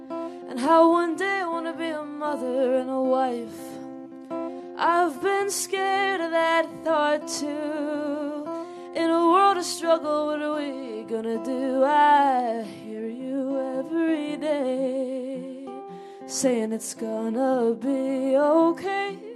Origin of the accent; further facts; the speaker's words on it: East Coast, United States; now in Los Angeles, United States; I'm here from Los Angeles, California today, and it really is incredible to be here. I'm from the East Coast, so I feel at home.